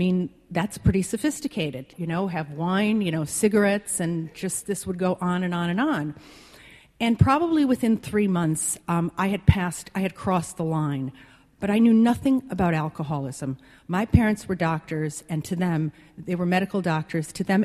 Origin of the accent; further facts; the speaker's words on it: Midwest, United States; I come from a family that my parents were European, and they spoke with a heavy accent, and I come from the Midwest